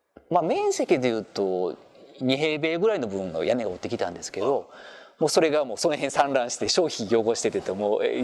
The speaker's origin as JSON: {"language": "Japanese", "region": "Osaka", "country": "Japan", "tie": "born there", "said": "僕のイントネーションでお分かりのように、まあ、僕も大阪生まれなんですけれど、"}